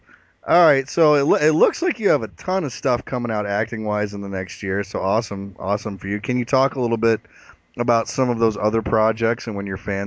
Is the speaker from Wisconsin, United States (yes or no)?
yes; Wisconsin, United States; I grew up in Wisconsin, so that's pretty close to Canada, pretty close.